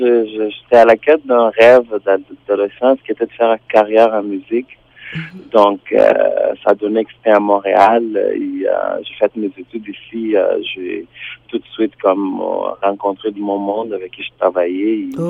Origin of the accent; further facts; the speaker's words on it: Maputo, Mozambique; J'ai grandi à Maputo, et je viens d'une famille très religieuse. Mon père est pasteur anglican.